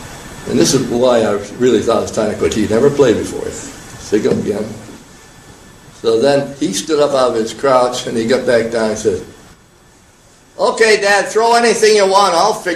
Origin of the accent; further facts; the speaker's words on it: Vermont, United States; I was a kid growing up in Vermont.